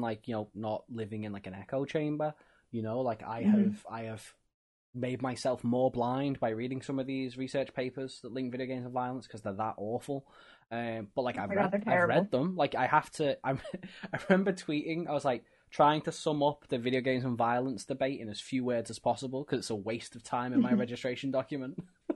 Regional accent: Liverpool, North West England, United Kingdom; I'm from Liverpool, I love football.

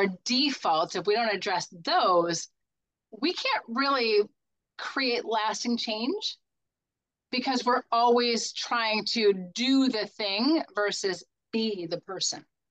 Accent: Midwest, United States; the owner and founder of Complete Health Revolution. And I grew up in the Midwest. I live in Cincinnati, Ohio now.

